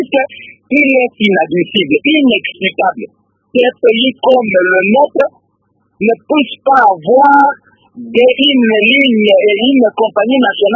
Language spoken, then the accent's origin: French; Tshumbe, Sankuru, DR Congo; now in Kinshasa, Democratic Republic of the Congo; Quitter Kinshasa pour aller chez moi à Tsumbe, aller-retour, ça vous coûte $700.